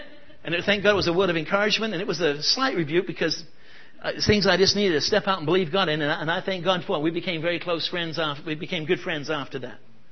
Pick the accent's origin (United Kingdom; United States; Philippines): United Kingdom; England; I'm an Englishman. I've been in the mission field too long.